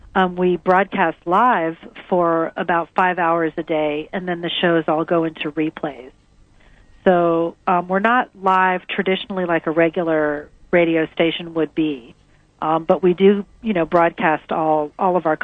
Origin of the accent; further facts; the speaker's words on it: Florida, United States; now in San Diego, United States; I'm from South Florida originally.